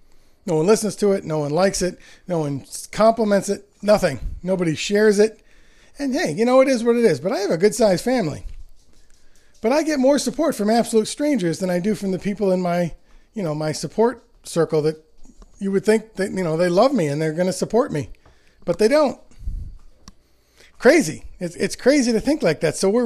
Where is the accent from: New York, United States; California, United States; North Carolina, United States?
New York, United States; Williamsville; I'm back home. But I mean, just because I grew up in Williamsville, not Buffalo. So I don't know anybody.